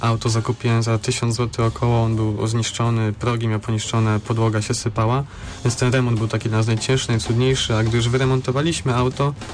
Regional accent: Wolsztyn, Greater Poland Voivodeship, Poland; Tak, jesteśmy z Wolsztyna, tak.

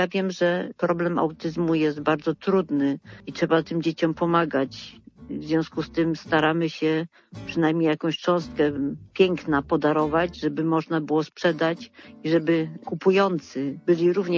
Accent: Kraków, Lesser Poland, Poland; jestem artystą z Krakowa.

